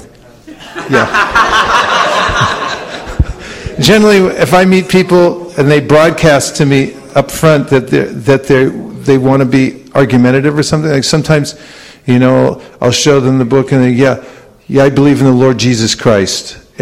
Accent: California, United States; I'm from California, where are you from?

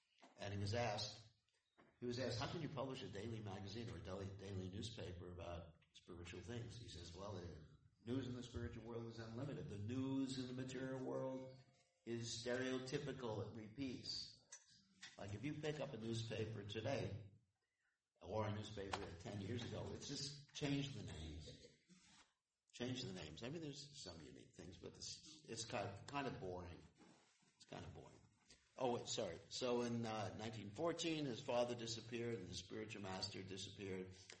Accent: United States; I'm from America and I'm a sannyasi, so I'd be in trouble.

